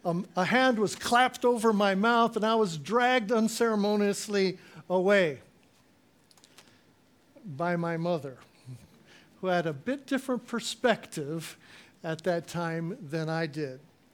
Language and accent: English; Israel; Now, growing up in Israel, my parents used to tell us Bible stories at bedtime.